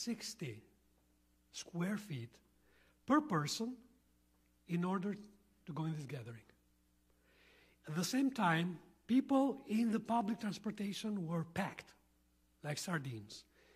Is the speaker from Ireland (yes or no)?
no; Korçë, Korçë County, Albania; moved away as an adult; now in Athens, Greece; So we are both Albanian Americans, born and raised in Korçë, Albania. And we have been serving in Greece, in Athens, since 1996 with the church.